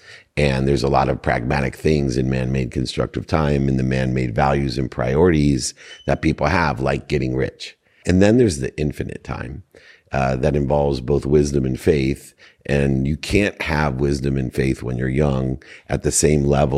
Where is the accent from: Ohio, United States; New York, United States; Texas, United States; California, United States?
Ohio, United States; Akron; born there; I was born in Akron, Ohio.